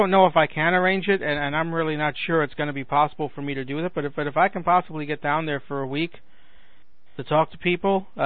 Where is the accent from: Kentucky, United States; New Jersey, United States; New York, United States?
New York, United States; Brooklyn; Because I am from Brooklyn.